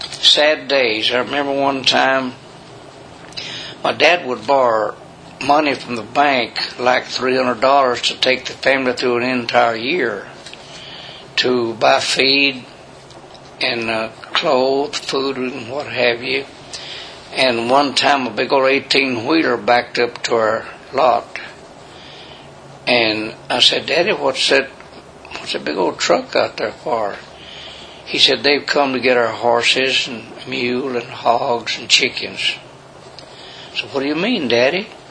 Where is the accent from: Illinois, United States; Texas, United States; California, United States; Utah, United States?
Texas, United States; I was born in Chilbert County, about 20 miles east of Center, on what we call the Huxley Bay now. I raised corn and cotton on that before the lake was there. And I was born in 1925.